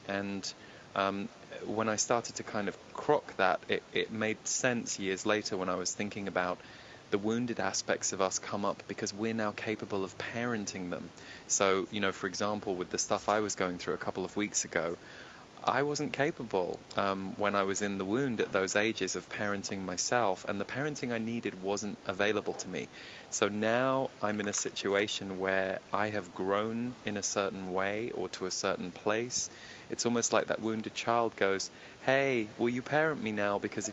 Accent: United Kingdom; maybe that was just growing up in Britain

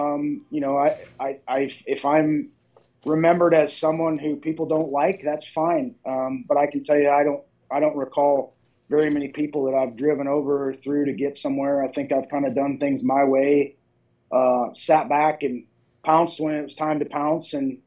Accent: Minot, North Dakota, United States; and growing up in Minot, you know, working at my dad's service center, changing oil and stuff.

